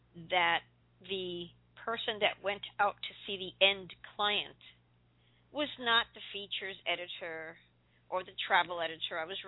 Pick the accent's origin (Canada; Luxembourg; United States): United States; New York City, New York; I worked there when I came from New York City